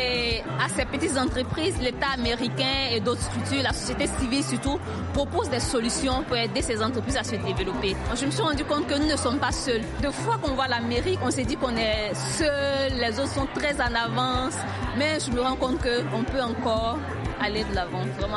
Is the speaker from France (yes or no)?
no; Côte d’Ivoire; je viens de la Côte d'Ivoire.